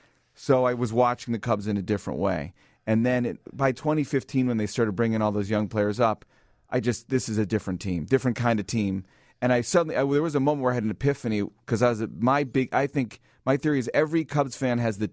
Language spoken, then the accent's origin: English; Illinois, United States; I grew up on the North Shore.